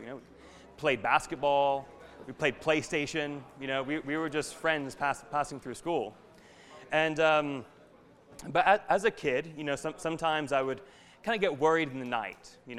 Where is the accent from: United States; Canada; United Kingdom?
United Kingdom; London; born there; And so I was born in England. I was born in London.